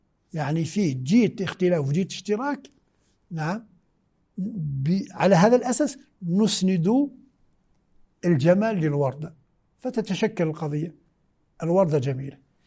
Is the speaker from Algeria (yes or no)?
yes; Algeria; moved away as an adult; now in Qom, Iran; أول ما دخلت الحوزة في قم المقدسة وأنا جئت من الجزائر بذهنية جامعية، كنت أدرس في الجامعة الفيزياء النظرية